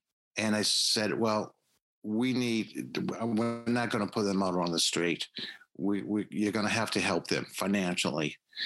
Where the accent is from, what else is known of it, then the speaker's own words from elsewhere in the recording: Boston, Massachusetts, United States; I grew up in Boston, so they made me a Boston cream cake.